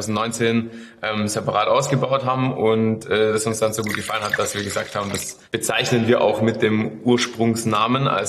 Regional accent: Baden-Württemberg, Germany; in dem Ort, wo ich herkomme, da geht's eigentlich wieder, weil wir in einem Seitental vom Remstal liegen, was relativ kühl ist.

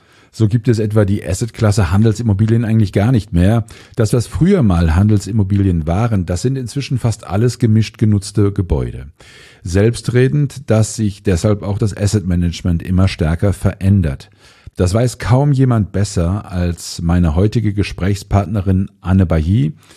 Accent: Cologne, North Rhine-Westphalia, Germany; ich komme aus Köln

